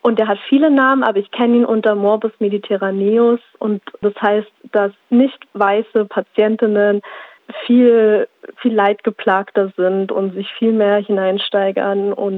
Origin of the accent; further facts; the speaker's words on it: Bavaria, Germany; Und dann sage ich, ja, ich komme wirklich aus Bayern.